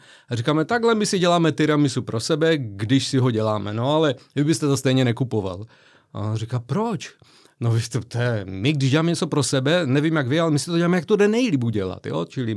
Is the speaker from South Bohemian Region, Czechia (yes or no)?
no; Liberec, Liberec Region, Czechia; Víte, já jsem z Liberce